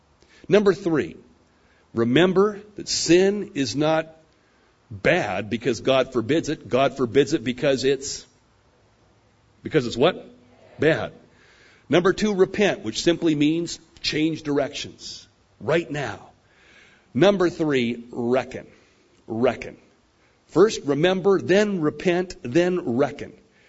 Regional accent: Ireland; I'm Irish and I lose my temper, and that's why, because I'm an Irishman, John.

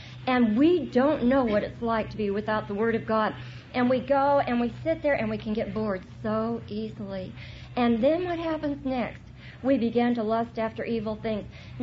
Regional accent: Ireland; I'm Irish, and Chuck teases me because the Irish have a thing.

